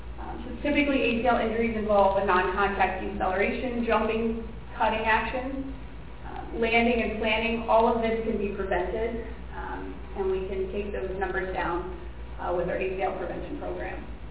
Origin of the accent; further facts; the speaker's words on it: Hershey, Pennsylvania, United States; born or raised there